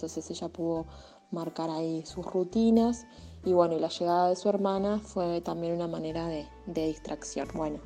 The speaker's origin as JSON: {"language": "Spanish", "country": "Uruguay", "said": "de Uruguay."}